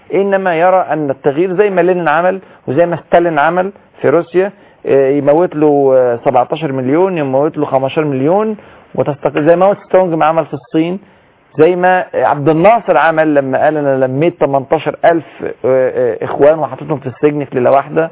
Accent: Egypt

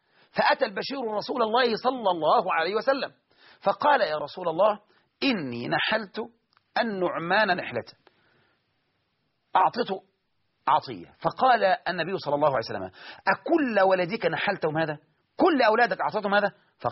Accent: Egypt

